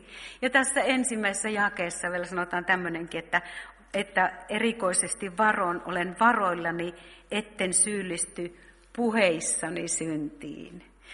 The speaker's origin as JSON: {"language": "Finnish", "region": "North Karelia", "country": "Finland", "said": "olen semmoisena alle 10-vuotiaana antanut jo elämäni Jeesukselle. Sieltä Pohjois-Karjalasta olen kotoisin"}